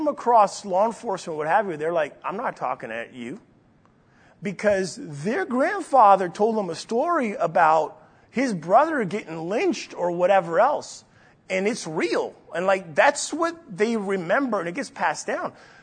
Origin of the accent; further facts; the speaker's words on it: New York City, New York, United States; So, and where I grew up in New York City in Manhattan.